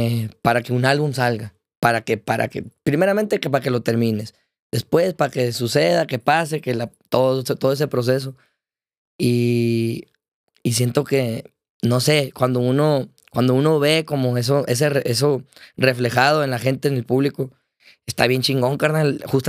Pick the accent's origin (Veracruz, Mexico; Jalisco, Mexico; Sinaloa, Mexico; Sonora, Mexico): Sonora, Mexico; Ciudad Obregón; yo crecí, la neta, hermano, en Obregón. En una colonia que se llama Villa Bonita.